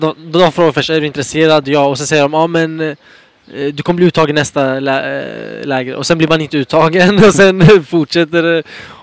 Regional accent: Sweden; born there; Samtidigt som, det är inte mitt val att jag föddes i Sverige, nej. Alltså, nej. Något sånt. Även om jag är jättetacksam, det är det enda landet jag vill vara för, ja. Hade velat vara född i.

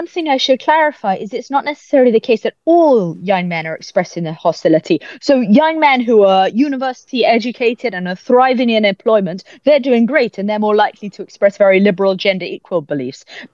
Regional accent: United Kingdom; what we as British citizens can do to change the game.

